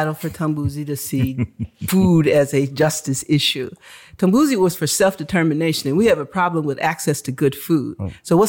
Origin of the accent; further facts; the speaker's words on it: Los Angeles, California, United States; now in San Diego, United States; I'm 18 years old. I meet him the first week I'm here. I'm from Los Angeles, right just up the way.